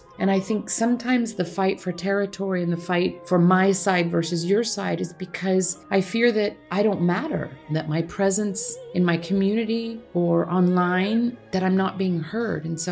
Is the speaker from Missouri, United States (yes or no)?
yes; Kansas City, Missouri, United States; Sort of going back to that idea of, I grew up in Kansas City, right?